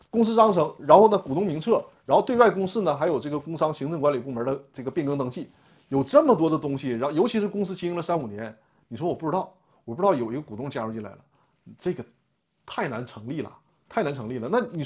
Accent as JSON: {"language": "Chinese", "region": "Northeast China", "country": "China", "accent": "Northeastern", "said": "用咱们东北话说啊"}